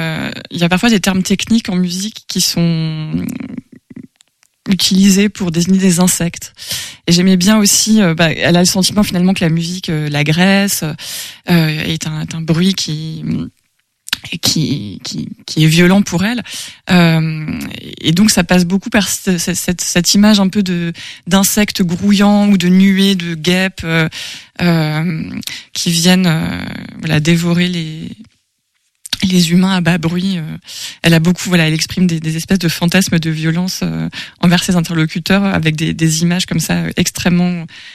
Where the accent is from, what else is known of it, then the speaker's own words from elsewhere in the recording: Grand Est, France; ça fait partie de ma culture d'origine. Moi j'ai grandi en Alsace et on dit d'ailleurs on dit église et pas temple en Alsace.